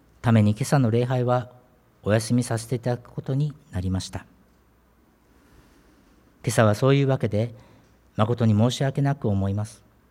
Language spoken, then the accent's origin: Japanese; Kanazawa, Ishikawa, Japan; このように私は北陸の金沢に生まれたのですが、そこは浄土真宗の盛んなところです。その教えは少年時代の宗教教育となりました。